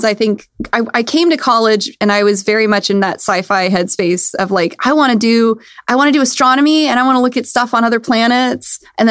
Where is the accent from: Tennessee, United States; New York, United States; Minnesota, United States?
Tennessee, United States; And I grew up kind of in the Appalachian Mountains in East Tennessee. I don't often sound like it. I can if it suits.